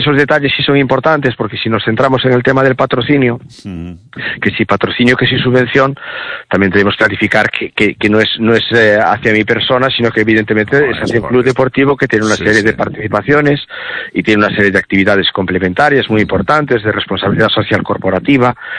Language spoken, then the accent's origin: Spanish; Santiago de Compostela, Galicia, Spain; yo creo que si somos de Santiago, como somos los del equipo